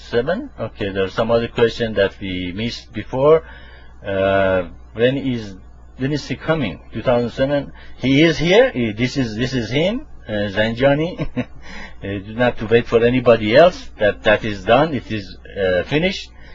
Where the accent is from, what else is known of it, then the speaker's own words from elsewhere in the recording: Tehran, Tehran Province, Iran; now in United States; Yes, I am from Iran, and I was born in Tehran. And when I came to the United States